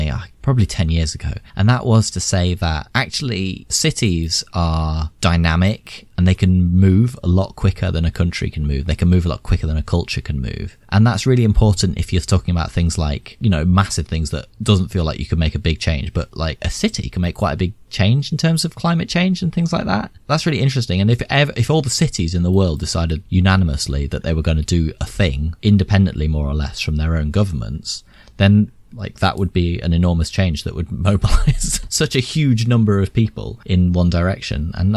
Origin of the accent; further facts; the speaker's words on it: Nottingham, East Midlands, United Kingdom; I grew up in Nottingham.